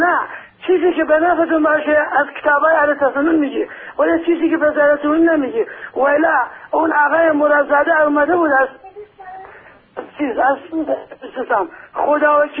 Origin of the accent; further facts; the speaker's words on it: Iran; هممون ایرانی هستیم، هممون به ایران استقرار داریم، هممون یکی هستیم. شما میشینید دین اشتراک سنی ولی هممون میدیم، هممون تو ایران زندگی میکنیم، مملکت خودمونه.